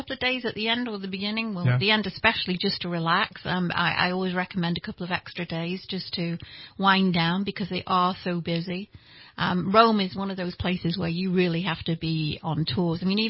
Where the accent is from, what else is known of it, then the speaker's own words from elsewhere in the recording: Wales, United Kingdom; they go into Wales, my home country, and England.